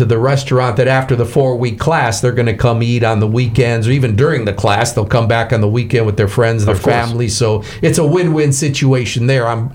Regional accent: Chicago, Illinois, United States; But I grew up just outside Chicago, which has the largest Polish population aside from Poland.

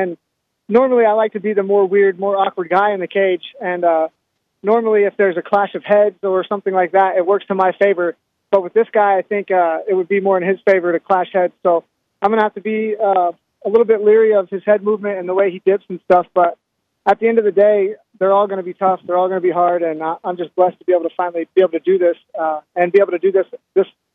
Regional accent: Kansas City, Missouri, United States; now in Las Vegas, United States; I had to leave my hometown, Kansas City, and my daughter's 8 now.

